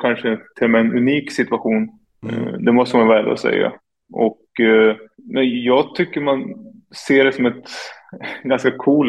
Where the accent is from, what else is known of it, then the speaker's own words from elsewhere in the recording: Timrå, Västernorrland County, Sweden; nu är jag hemma i Timrå och nu vill jag spela i så pass bra lag som möjligt